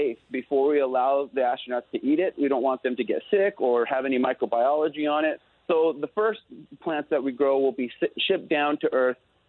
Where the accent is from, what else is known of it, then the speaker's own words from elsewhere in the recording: Española, New Mexico, United States; I am an Española native. I was born in Santa Fe.